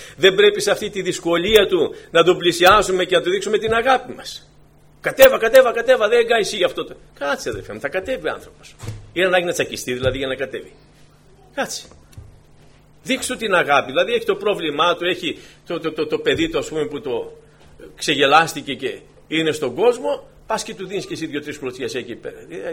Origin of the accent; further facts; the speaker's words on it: Aitoliko, Western Greece, Greece; Δηλαδή, στην πατρίδα μου εκεί, στο Αιτωλικό, είχαν ειδική έτσι αποκάλυψη στις κατάρες.